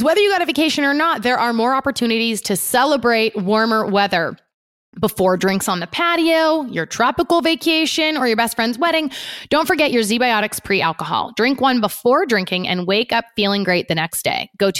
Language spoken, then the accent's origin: English; Oregon, United States; I mean, I know them as JoJo's, but I'm also from Oregon, so I don't know.